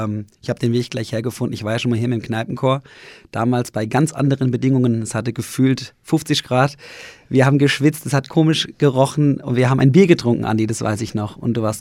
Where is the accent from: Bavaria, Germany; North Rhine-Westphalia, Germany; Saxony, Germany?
Bavaria, Germany; Würzburg; Ja, also ich bin ein Würzburger Musiker